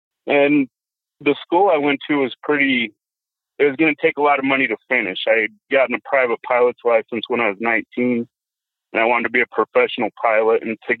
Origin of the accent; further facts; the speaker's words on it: Idaho, United States; I grew up in Idaho, the potato capital of the world, real big in agriculture.